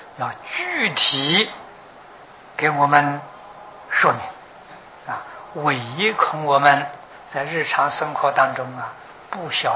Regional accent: China; 就是我们中国人讲的这个福底下那个德去掉

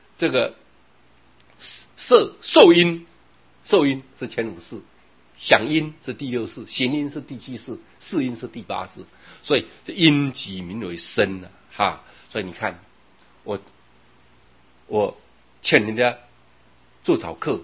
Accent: China; 说真的我想到啊，我们中国人太有智慧了

